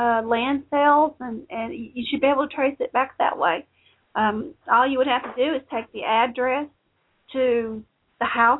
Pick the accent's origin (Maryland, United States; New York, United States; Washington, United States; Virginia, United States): Virginia, United States; I was out there for 2 years, and it just didn't have enough mountains. Because I'm from Virginia.